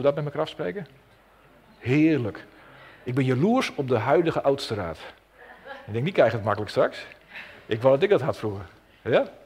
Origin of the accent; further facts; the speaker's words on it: Zwaagwesteinde, Friesland, Netherlands; ook hier in Zwaagwesteinde. We zijn koppig, we zijn Friezen, we zijn Westereinders.